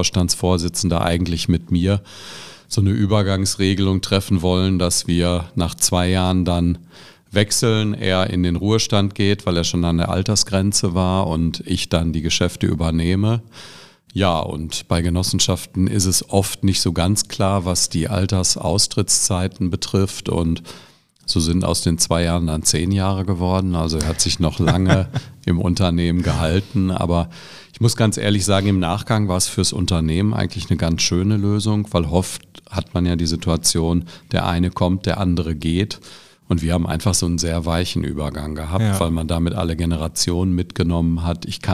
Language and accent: German; Bottrop, North Rhine-Westphalia, Germany; also born or lived in Tübingen; Also ich komme aus Bottrop ursprünglich, habe im Prinzip auch zumindest mein Grundstudium in Bochum verbracht, war dann in Tübingen in Süddeutschland